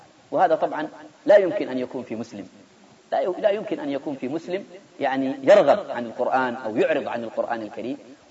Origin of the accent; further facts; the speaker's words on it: Jeddah, Makkah Province, Saudi Arabia; أنا أعرف طبيب الآن عندنا في جدة